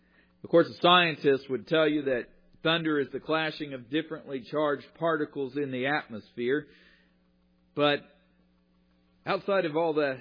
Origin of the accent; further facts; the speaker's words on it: Oklahoma, United States; Of course, I grew up in Oklahoma, and we got some serious storms.